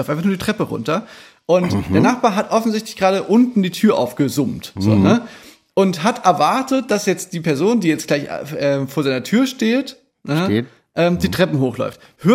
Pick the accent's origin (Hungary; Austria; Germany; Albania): Austria; Ich bin aus Österreich.